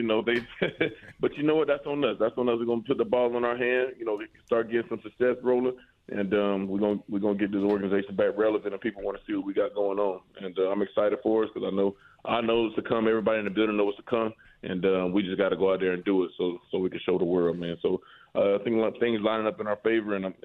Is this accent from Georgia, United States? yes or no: yes; Conyers, Georgia, United States; So we do that out in my hometown, Conyers, Georgia, Rockdale County High School, where I attended.